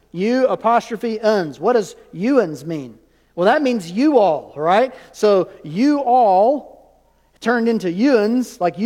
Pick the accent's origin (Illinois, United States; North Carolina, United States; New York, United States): North Carolina, United States; because I'm from the Piedmont. Y'all call it the flatlands. It's really not as flat. You keep going toward the coast, it gets flatter, right, Jan?